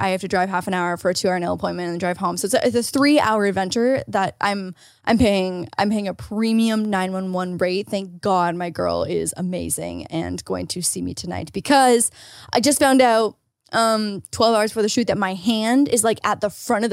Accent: Canada; As a Canadian, I think it's fine. As a Canadian, I'm excited.

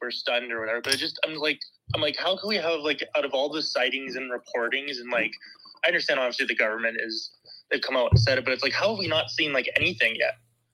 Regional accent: Canada; I'm from Canada

